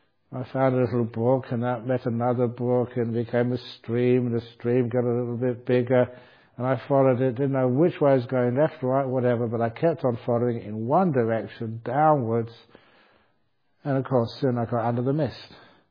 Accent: England, United Kingdom; when some of these Scotsmen, they say they know I'm an English, and sometimes they say this with some exaggeration, I'm sure.

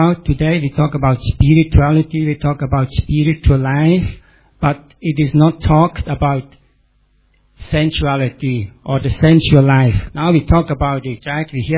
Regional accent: Switzerland; I'm from Switzerland.

